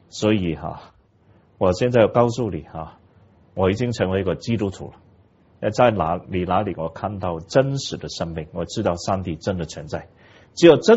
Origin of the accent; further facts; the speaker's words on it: Hong Kong; 因为我们是香港人，也不完全是中国大陆的人